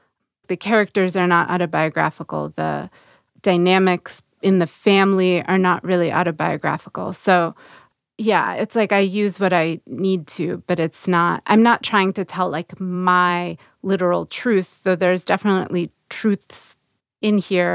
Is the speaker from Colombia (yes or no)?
no; Russia; now in United States; the school I went to, there were not other Russian immigrants. And I felt pretty like interested in being American, but also feeling very much like on the outside of that.